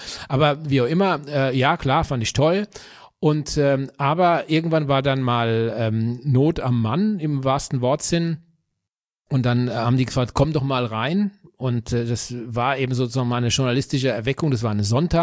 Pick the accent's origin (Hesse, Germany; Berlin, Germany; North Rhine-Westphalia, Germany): Hesse, Germany; Bürstadt; ich komme aus Bürstadt, das ist ein kleines Dorf in Südhessen